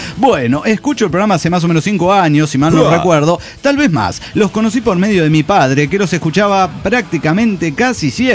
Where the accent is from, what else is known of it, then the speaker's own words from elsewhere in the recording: San Luis, Argentina; de la Sierra de San Luis, Argentina.